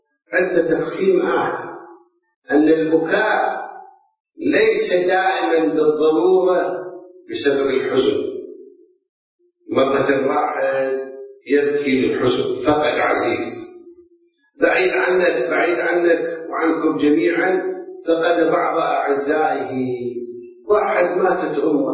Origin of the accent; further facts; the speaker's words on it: Karbala, Karbala Governorate, Iraq; moved away; أنا ابتعدت عن مدينتي، عن كربلاء، عن بلد الحسين 35 سنة، من سنة 76 إلى سنة 2004-2005.